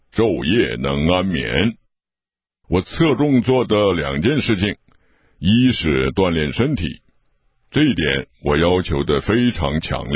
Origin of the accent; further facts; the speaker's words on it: China; 我不想离开自己的祖国，因为毕竟是在中国做事情，而我是个中国人